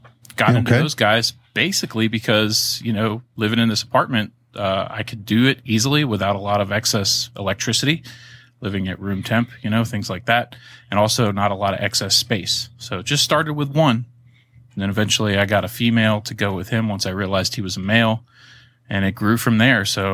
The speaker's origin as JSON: {"language": "English", "region": "Florida", "country": "United States", "tie": "born or raised there", "said": "You know, I grew up in Florida my younger years, so no shortage of lizards and frogs and turtles and things to go and catch."}